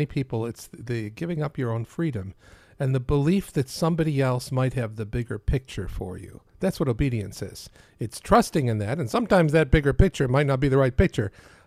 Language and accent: English; Rochester, New York, United States; I grew up in Rochester, New York.